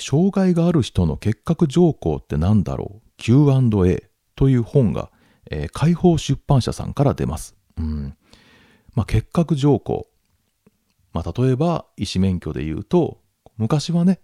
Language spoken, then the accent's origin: Japanese; Kure, Hiroshima, Japan; 僕が出身した小学校のシンボルです。 広島県呉市にありますね、呉市立五番町小学校、